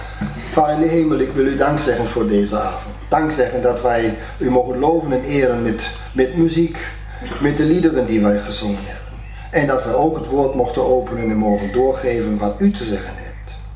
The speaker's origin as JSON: {"language": "Dutch", "country": "Germany", "accent": "German", "second_language": "Dutch", "said": "u hoort wel mijn Duits accent"}